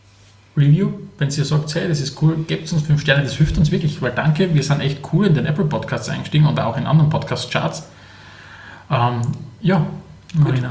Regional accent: Styria, Austria; Aus der Oststeiermark.

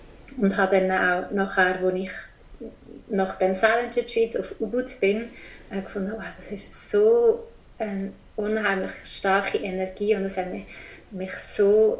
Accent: Switzerland; now in Indonesia

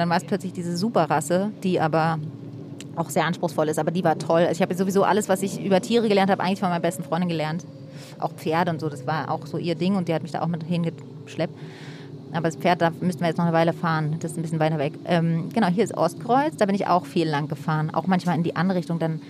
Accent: Berlin, Germany; ich bin in der Mitte groß geworden, aber Mitte war damals ja noch was ganz anderes. Das muss, also es war einfach hinter der Mauer und dann kurz nach der Mauer war es jetzt noch nicht so voll wie heute und auch irgendwie ganz anders.

